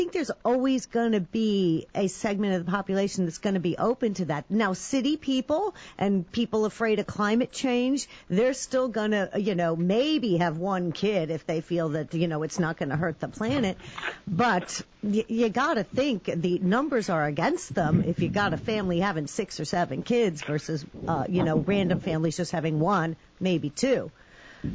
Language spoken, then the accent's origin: English; New York, United States; also born or lived in Orange County, New York; because I was born in New York, David, and lived on Long Island, where I was born, and then up in Orange County.